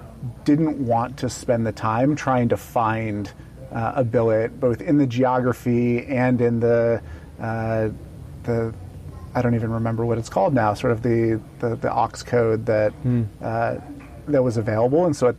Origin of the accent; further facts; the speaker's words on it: Kansas City, Missouri, United States; So I grew up in Kansas City, lived there my whole life, and then in eighth grade decided, hey, I want to go to the Naval Academy.